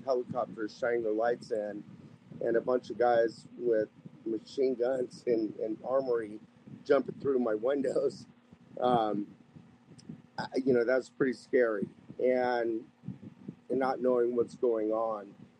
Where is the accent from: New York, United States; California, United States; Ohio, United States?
Ohio, United States; also born or lived in Waco, Texas; And then my mother married some other guy, and so about 6 months, or maybe I was 2 years by then, went to Ohio.